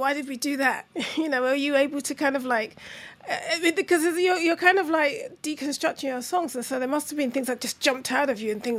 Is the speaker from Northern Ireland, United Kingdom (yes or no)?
no; Brixton, London, United Kingdom; I'm from Brixton